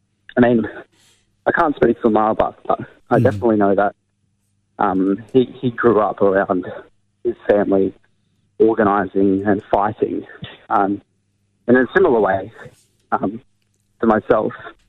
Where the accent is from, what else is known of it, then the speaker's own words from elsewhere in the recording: New South Wales, Australia; I'm from Gulbenga country up in mid-north coast there. So originally from Barra